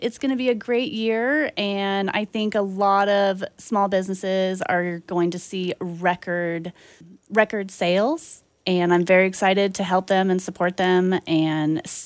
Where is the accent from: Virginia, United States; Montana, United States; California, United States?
Montana, United States; Whitefish; also born or lived in Oregon; I was raised in Whitefish. I went to school for middle school and a little bit of high school there. And then I moved over to Oregon, finished up high school, and went to college over there.